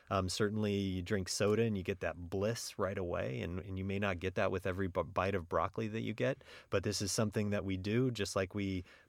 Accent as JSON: {"language": "English", "region": "California", "country": "United States", "tie": "born or raised there", "said": "I grew up in California and like to eat organic and you know, really like vegetables."}